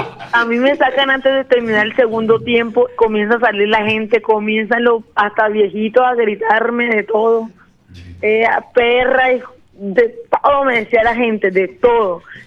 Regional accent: Barranquilla, Atlántico, Colombia; Yo soy de Barranquilla.

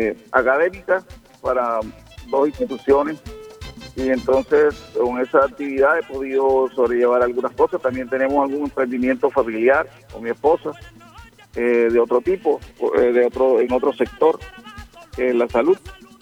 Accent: Barranquilla, Atlántico, Colombia; hace parte de nuestra tradición barranquillera

